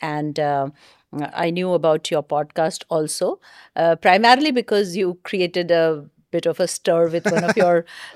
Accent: Bihar, India; I grew up in Bihar.

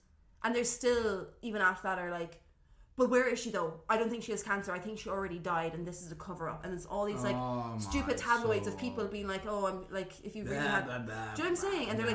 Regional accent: Ireland; Like, obviously I'm Irish, so I'm like, oh, British royalty.

